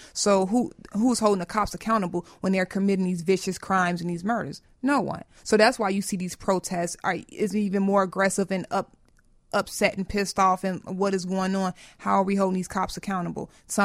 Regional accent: Inglewood, California, United States; born or raised there

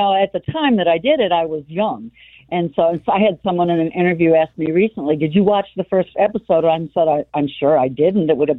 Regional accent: Raytown, Missouri, United States; You know, I'm from Raytown. I grew up, 5 miles from Arrowhead. Still a big Chiefs fan. Still tell everybody on the planet Kansas City is one of the best cities there ever is.

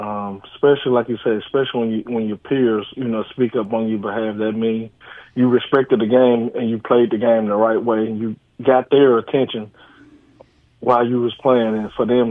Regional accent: the South, United States; You know, growing up in the South, you had that yes, sir, no, sir.

